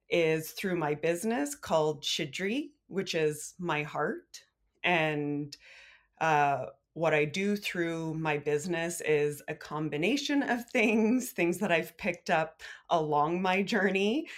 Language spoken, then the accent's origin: English; Fort McPherson, Northwest Territories, Canada; I'm a Tetlikwichin from Fort McPherson.